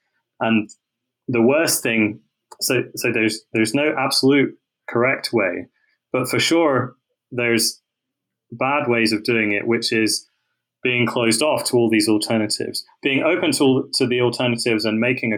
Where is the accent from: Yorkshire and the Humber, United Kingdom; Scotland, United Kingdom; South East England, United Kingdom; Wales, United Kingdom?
South East England, United Kingdom; I was actually reluctant to go back to Southampton because it's 16 miles from my hometown.